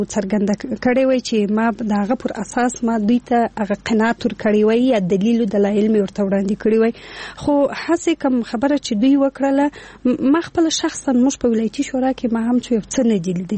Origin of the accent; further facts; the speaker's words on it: Afghanistan; ځکه زه افغان یم او موږ ټول یو افغان یم.